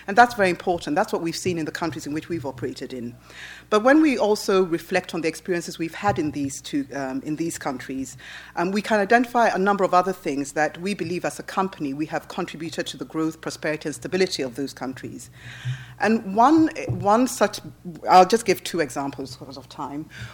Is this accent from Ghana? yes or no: yes; Ghana; It's exciting for me as an African, I'm from Ghana